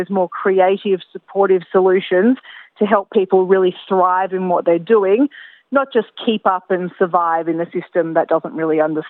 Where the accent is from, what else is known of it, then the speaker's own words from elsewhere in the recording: Gold Coast, Queensland, Australia; also born or lived in Israel; now in Melbourne, Australia; I was actually born in Israel, but I've been living in Australia since I was about one. So I grew up on the Gold Coast in Queensland, and I've been in Melbourne now for about 10 years.